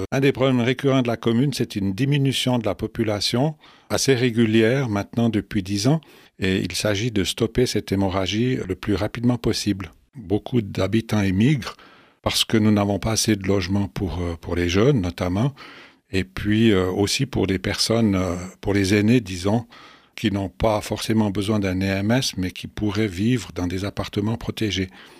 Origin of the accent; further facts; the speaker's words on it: Saint-Martin, Valais, Switzerland; je suis un ressortissant de la commune de Saint-Martin. J'y suis né. J'ai passé une bonne partie de ma vie à l'extérieur du canton, 28 ans notamment. Et puis je suis revenu en Valais